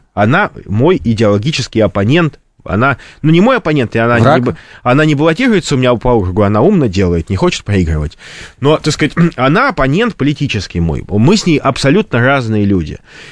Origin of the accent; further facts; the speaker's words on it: Saint Petersburg, Russia; Я петербуржец